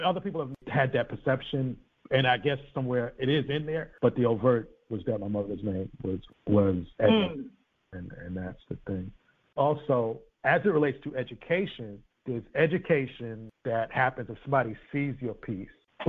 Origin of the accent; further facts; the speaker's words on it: Brooklyn, New York, United States; I grew up in Bedford-Stuyvesant in Brooklyn, and there were movie theaters right in central Brooklyn